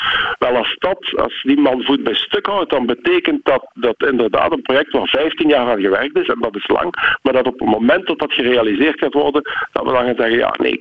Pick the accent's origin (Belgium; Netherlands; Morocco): Belgium; Limburg; U zal het waarschijnlijk al aan mijn stem gehoord hebben dat ik uit Limburg kom.